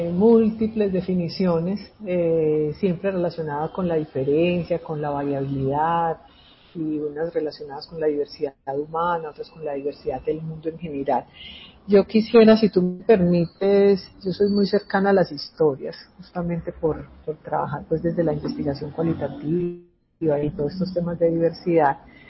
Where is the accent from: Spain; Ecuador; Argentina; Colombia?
Colombia; Antioquia; tengo unos papás que no son antioqueños, pero yo crecí en Antioquia